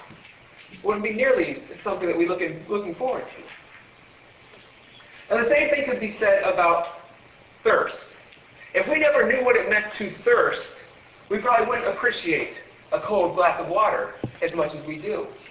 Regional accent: Ohio, United States; I grew up in Ohio, and I have never seen snow like this.

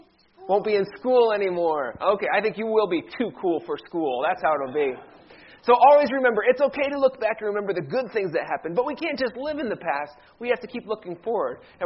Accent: Ohio, United States; I remember last week standing up here and talking about my hometown favorite, Cleveland Cavaliers. I grew up just 45 minutes south of Cleveland

